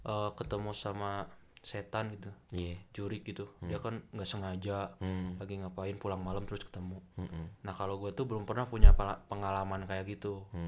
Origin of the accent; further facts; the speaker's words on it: West Java, Indonesia; gue orang Sunda.